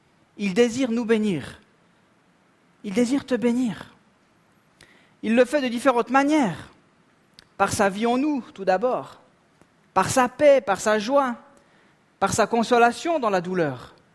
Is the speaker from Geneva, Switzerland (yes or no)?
no; Vaud, Switzerland; Non, je suis vaudois. J'aime le lac Léman.